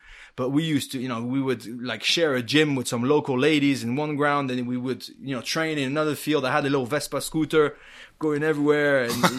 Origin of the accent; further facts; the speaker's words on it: Paris, Île-de-France, France; my home club, born and raised in Paris.